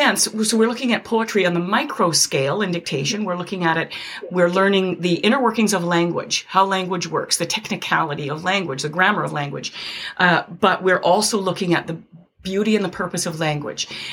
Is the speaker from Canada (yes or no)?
yes; Canada; I'm Canadian.